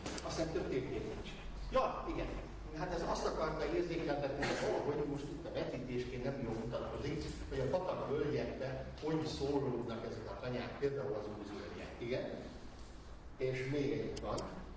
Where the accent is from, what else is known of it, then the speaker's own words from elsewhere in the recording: Vojvodina, Serbia; born there; aki a Bácskába születtem, olyan sík a föld, mint az asztal